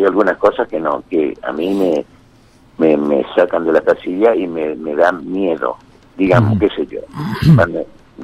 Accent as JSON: {"language": "Spanish", "country": "Argentina"}